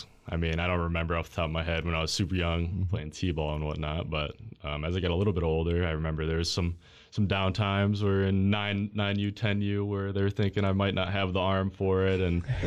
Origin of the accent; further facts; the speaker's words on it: Waterford, Michigan, United States; I love the Waterford area. It's pretty much like a central location for a lot of different places. We're right mm-hmm. next to Clarkston, Pontiac, mm-hmm. Walt Lake. So I loved growing up there.